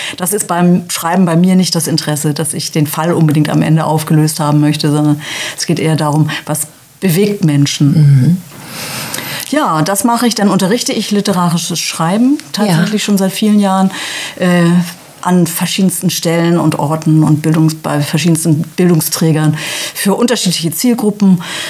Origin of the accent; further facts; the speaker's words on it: Hamburg, Germany; Wir sind gebürtige Hamburger, haben also wirklich unser ganzes Leben dort in dieser Großstadt verbracht, was toll war. Wir hatten schöne Zeiten. Wir haben die letzten 15 Jahre im Rotlichtmilieu gelebt, also auf St. Pauli.